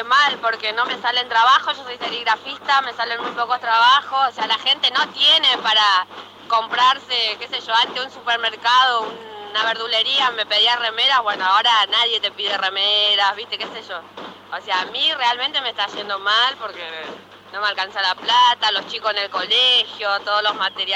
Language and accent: Spanish; La Matanza, Buenos Aires Province, Argentina; soy de Matanza.